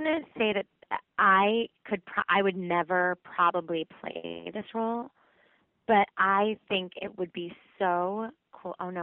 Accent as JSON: {"language": "English", "region": "New Jersey", "country": "United States", "tie": "born or raised there", "said": "I grew up near the Jersey Shore"}